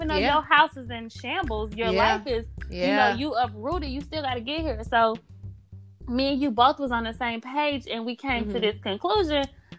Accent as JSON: {"language": "English", "town": "St. Louis", "region": "Missouri", "country": "United States", "lives_now": "Houston, United States", "said": "So, you know, I'm from St. Louis. I'm used to big snow. I'm used to cold, right. All of that. I'm used to ice."}